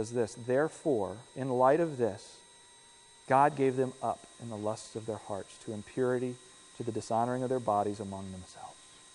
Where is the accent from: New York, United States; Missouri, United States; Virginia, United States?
Virginia, United States; Virginia Beach; Just this last week, I was down in Virginia Beach in my hometown, and having grown up there, you see these bumper stickers that say, I heart jet noise, okay?